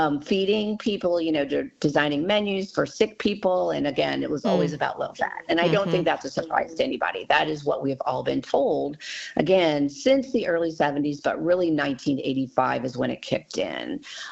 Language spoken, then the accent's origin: English; Ferguson, Missouri, United States; now in Springfield, United States; So I grew up in Ferguson, and so I was a dietitian in St. Louis for a long time, for about half of my career.